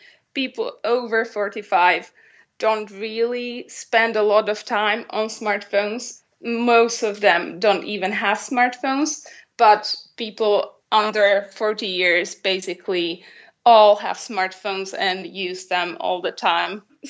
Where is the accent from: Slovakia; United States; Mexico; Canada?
Slovakia; Bratislava, Bratislava Region; I'm from Bratislava, Slovakia